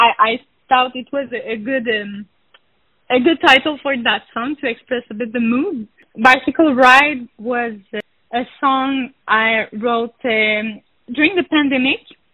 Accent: Montreal, Quebec, Canada; born there; I was born in Montreal City.

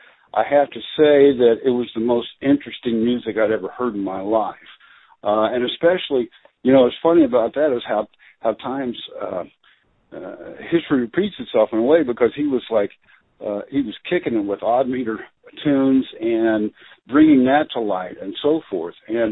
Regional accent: Oklahoma, United States; I was born and raised in Oklahoma, actually.

